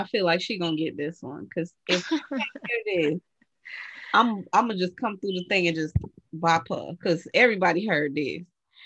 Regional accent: Miami, Florida, United States; I feel salty about having to say that considering I'm from Miami

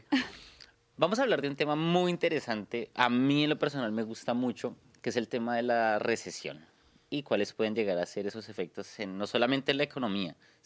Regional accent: Bogotá, Colombia; Soy de Bogotá, Colombia.

